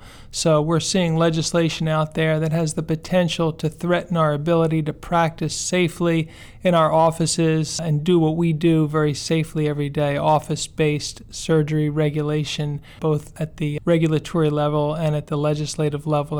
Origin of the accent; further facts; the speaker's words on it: Pennsylvania, United States; In many states, and I'm from Pennsylvania